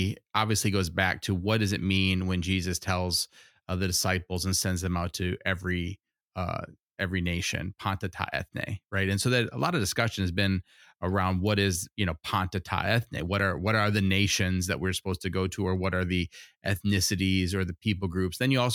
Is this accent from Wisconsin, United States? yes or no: yes; Wisconsin, United States; born there; even though he was born in San Francisco. I was born in Wisconsin.